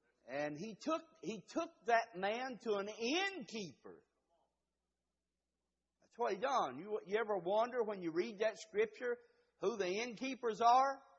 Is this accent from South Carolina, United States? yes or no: no; Kentucky, United States; I'm from Eastern Kentucky, and I'm not ashamed of that. That's who I am.